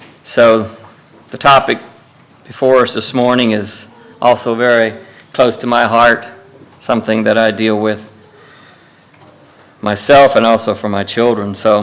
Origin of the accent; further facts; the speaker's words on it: Dickson, Tennessee, United States; Like I said, we're from Dixon, Tennessee